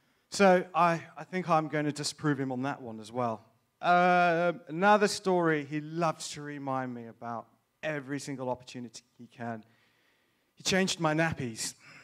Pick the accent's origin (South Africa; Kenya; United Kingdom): South Africa; I come from South Africa, and that is a very, very important piece of context in this little story that I'm about to tell you.